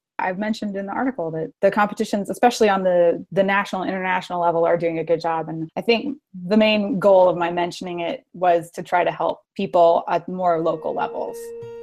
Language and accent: English; Texas, United States; I grew up in Texas, and harp ensemble is a big deal there.